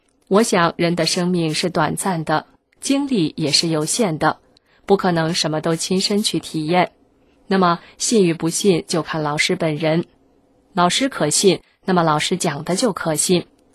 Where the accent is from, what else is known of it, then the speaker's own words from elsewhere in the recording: Beijing, China; 我小时候在北京郊区的农村住过几年